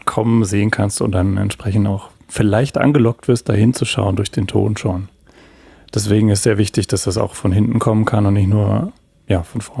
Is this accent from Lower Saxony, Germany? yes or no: no; Heidelberg, Baden-Württemberg, Germany; Ich bin in Heidelberg geboren, aufgewachsen und habe hier auch angefangen zu studieren.